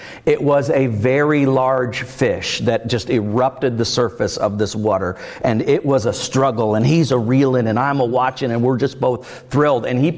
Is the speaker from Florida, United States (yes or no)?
yes; Florida, United States; But when I was growing up in Florida, I did a whole lot of it.